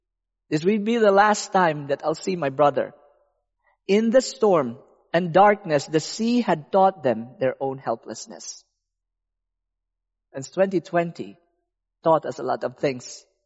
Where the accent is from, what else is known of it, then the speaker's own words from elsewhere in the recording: Philippines; I love the beach. I'm from the Philippines. There's a lot of beaches.